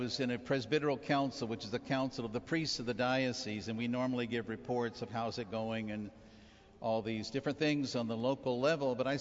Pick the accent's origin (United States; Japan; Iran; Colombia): United States; Houston, Texas; I know when I was growing up in Houston, every Christ the King Sunday, we would fly downtown in our cars with our cassocks and surplices as altar boys